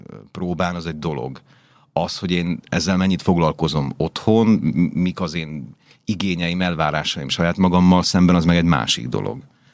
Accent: Bratislava, Bratislava Region, Slovakia; first language hu; én gyakorlatilag Pozsonyban nőttem föl, ide jártam gimnáziumba, ide kötött a magánéletem, az összes barátom itt volt

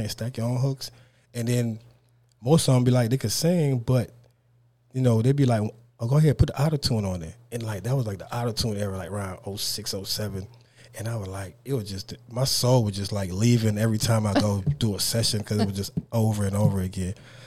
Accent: U.S. Virgin Islands; Hey, it's your boy … I'm from the Virgin Islands.

